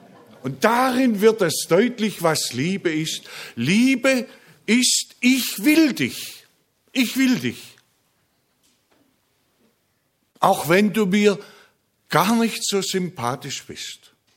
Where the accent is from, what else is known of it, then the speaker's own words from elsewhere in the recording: Germany; Für uns als Deutsche ist das zuerst eine Glaubensprüfung.